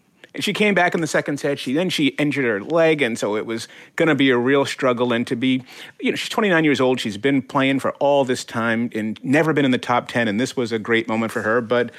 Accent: Boston, Massachusetts, United States; Well, I foresee my sentimental feelings for the Montreal Canadiens, even though I'm a Bostonian coming out there.

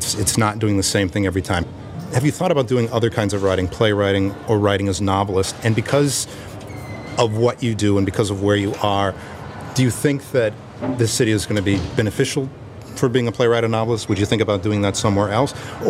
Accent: New Jersey, United States; You come out here and it's a long way. I was from New Jersey. It's all the way across the country.

